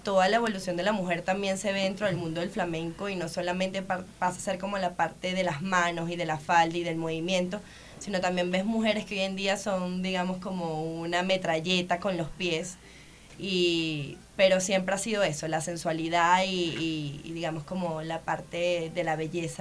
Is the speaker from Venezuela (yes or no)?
yes; Venezuela; moved away; desde que llegué acá porque soy venezolana. Desde hace 3 años aproximadamente